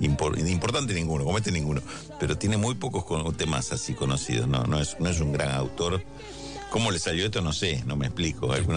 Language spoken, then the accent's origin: Spanish; Tacuarembó, Uruguay; born there; Una corrección. Nací en Tacuarembó.